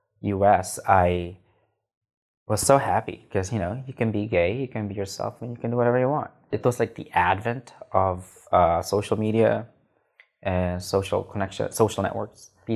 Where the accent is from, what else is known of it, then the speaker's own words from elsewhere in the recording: Manila, Metro Manila, Philippines; moved away as an adult; now in New York, United States; I am from Manila. That's the capital of the Philippines. I grew up there. I moved to the U.S., specifically New York, in 2005, and at the age of 21.